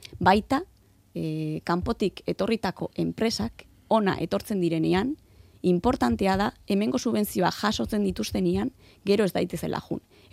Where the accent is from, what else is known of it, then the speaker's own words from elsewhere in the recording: Basque Country, Spain; Basque is a second language; Ni euskalduna naiz, baino ez dut inoiz euskaraz ikasi.